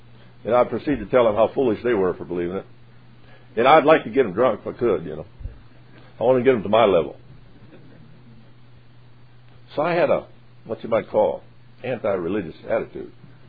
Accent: Missouri, United States; I come from the Missouri state. They call it the Show Me State, you know. That fits me real well. I didn't grow up there, but that fits me real well.

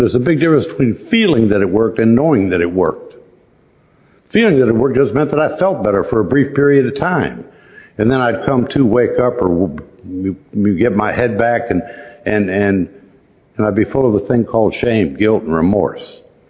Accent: Ohio, United States; born there; I was born in the Midwest, a suburb of Cleveland, Ohio.

